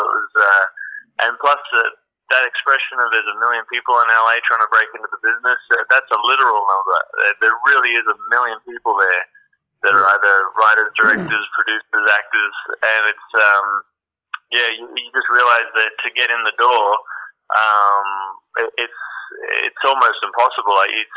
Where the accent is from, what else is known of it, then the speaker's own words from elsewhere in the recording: Queensland, Australia; also born or lived in Sydney / Singapore; now in Las Vegas, United States; Yeah, I was born in Sydney, grew up in Queensland and the Gold Coast and Brisbane, and then moved back to Sydney.